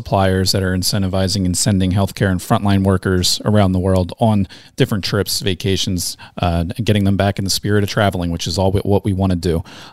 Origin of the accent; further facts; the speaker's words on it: Philadelphia, Pennsylvania, United States; I'm in from the Philadelphia area myself.